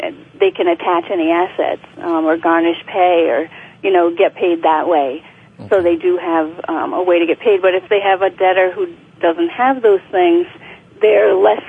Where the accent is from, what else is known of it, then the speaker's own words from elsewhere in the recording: Rhode Island, United States; now in New Hampshire, United States; I'm originally from Rhode Island, but I live in New Hampshire right now in the White Mountains.